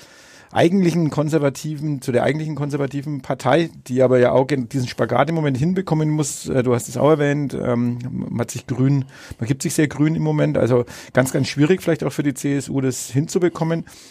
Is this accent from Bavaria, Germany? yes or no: yes; Bad Windsheim, Bavaria, Germany; Hier in meiner Heimatstadt Bad Windsheim.